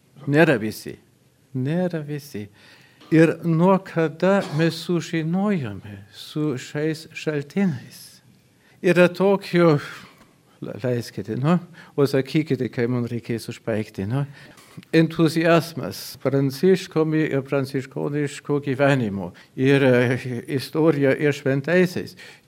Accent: Germany; Lithuanian is a second language; Turbūt leiskite prisistatyti, aš vokietis, girdėsite iš mano kalbos.

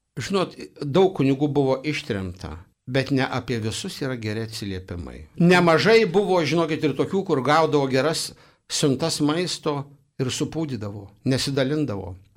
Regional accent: Samogitia, Lithuania; now in Ireland; Tai aš pasakyčiau apie savį, esu žemaitis, smaragdas saloj Airijoj prisigūžęs.

